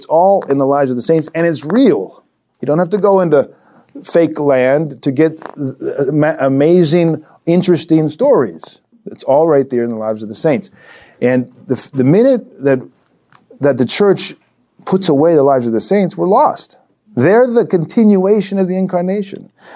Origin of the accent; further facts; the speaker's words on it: California, United States; I grew up in America, Northern California, a number of years as a child.